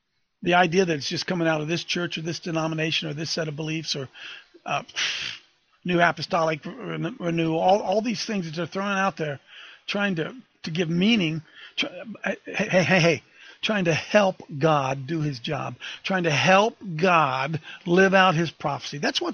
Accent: England, United Kingdom; As an Englishman, I know all those big words.

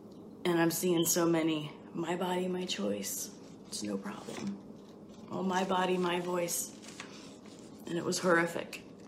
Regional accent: Ohio, United States; I'm from Ohio, and I'm 49 years old now

